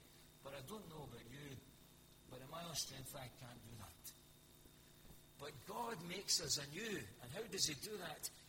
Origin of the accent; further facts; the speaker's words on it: Hamilton, Scotland, United Kingdom; I'm a Lanarkshire boy, born and bred. I was brought up in Hamilton